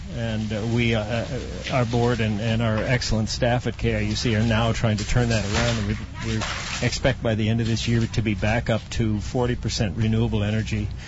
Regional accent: Maunaloa, Hawaii, United States; I was raised in the Libby plantation in Mauna Loa on Molokai'i.

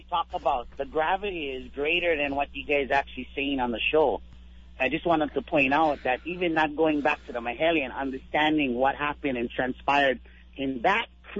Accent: Hawaii, United States; at first I thought I was from Kalaheo, which I'm Portuguese, and my grandma is originally from Kalaheo, but I'm raised Kapai. And so I was like, no, I'm from Kapai.

